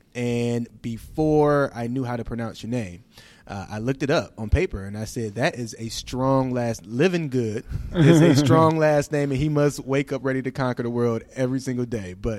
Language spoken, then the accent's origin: English; Pontiac, Michigan, United States; I hail from Pontiac, Michigan, so not that far from here.